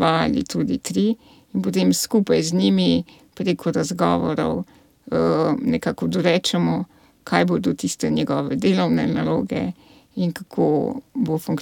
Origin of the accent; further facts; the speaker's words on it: Logatec, Inner Carniola–Karst, Slovenia; now in Ljubljana, Slovenia; Jaz sem iz Logatca. Jaz sem, še zimam tam svoje starše, sestro, družino.